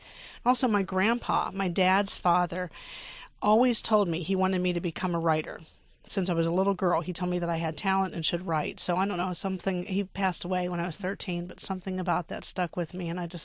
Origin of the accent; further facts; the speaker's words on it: Pittsburgh, Pennsylvania, United States; now in Michigan, United States; No, I grew up in Pittsburgh. It's so funny to be here. The 70s in Pittsburgh were all those glory years where the Steelers won and the Pirates won, and now I live in Michigan and it's a little different.